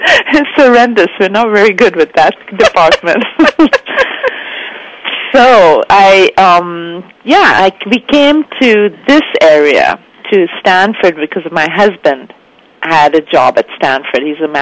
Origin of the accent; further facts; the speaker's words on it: Mumbai, Maharashtra, India; accent: Bombay; also born or lived in Netherlands; So I was born in Holland but raised in India.